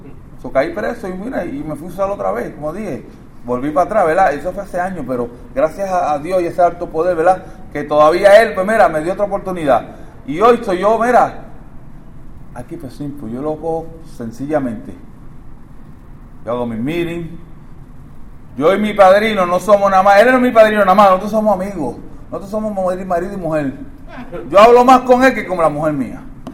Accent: Santurce, Puerto Rico; trato de sacar la palabra en español, pero no sale bien, sale en inglés. Pero si yo soy nací y criado en Santurce, Puerto Rico, en los tablones, corriendo descalzo por ahí, por ese babote, tú sabes, que yo soy nací y criado allí, y el español hasta se me olvida.

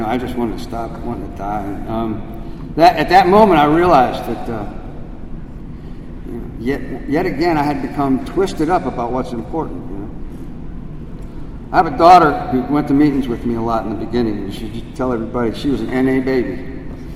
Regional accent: Chevy Chase, Maryland, United States; I grew up in Chevy Chase, where most people have more sense than money.

